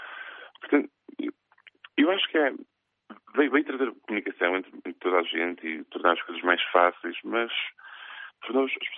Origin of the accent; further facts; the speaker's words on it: Porto, Norte, Portugal; eu sou do Porto e adoro Lisboa, já morei em Lisboa também, uns meses.